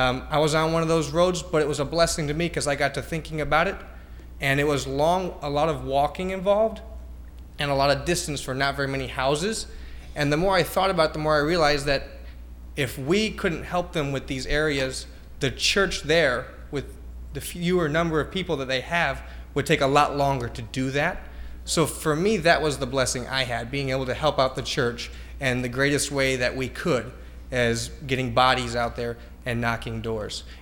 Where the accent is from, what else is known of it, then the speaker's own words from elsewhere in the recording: Romania; I'm actually from Romania. You guys know my family is missionaries over there.